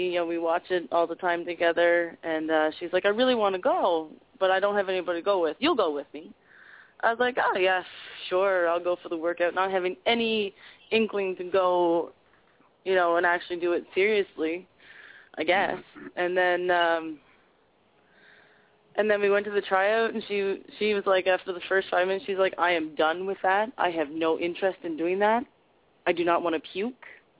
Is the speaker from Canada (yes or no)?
yes; Miramichi, New Brunswick, Canada; I moved up here from New Miramichi, New Brunswick, and the rugby community is my family.